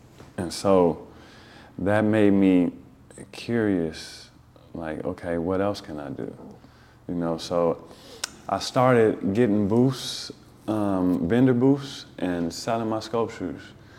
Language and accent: English; Chicago, Illinois, United States; moved away as an adult; now in Sacramento, United States; I'm not from here. I'm from Chicago, you know what I'm saying? Born and raised out there.